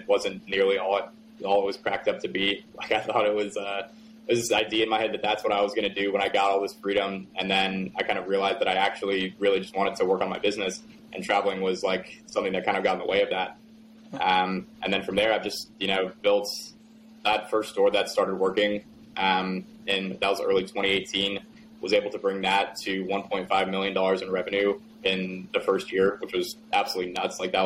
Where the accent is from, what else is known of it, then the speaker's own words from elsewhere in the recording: North Carolina, United States; I'm 24 years old now. I'm from North Carolina. That's where I currently live.